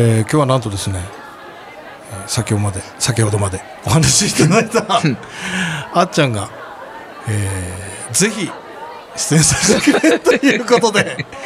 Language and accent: Japanese; Hokkaido, Japan; まあ僕ね、北海道出身なんですよ、実は。